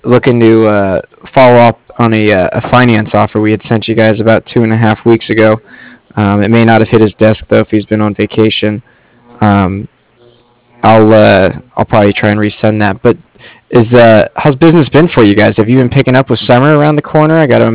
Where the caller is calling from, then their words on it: Cardiff, Wales, United Kingdom; I'm calling from Cardiff.